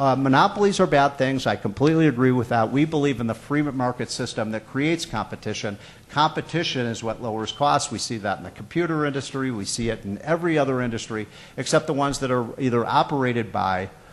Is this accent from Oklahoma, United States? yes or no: no; Washington, District of Columbia, United States; You know, I'm from Washington, D.C.